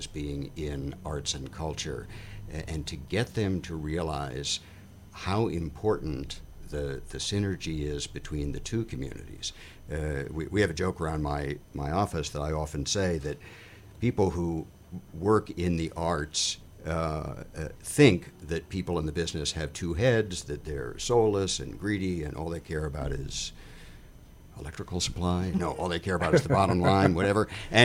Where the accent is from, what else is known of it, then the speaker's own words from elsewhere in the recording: Massachusetts, United States; also born or lived in New York; I was born in New York. I grew up over the border, I blush to say, in Massachusetts, in a little town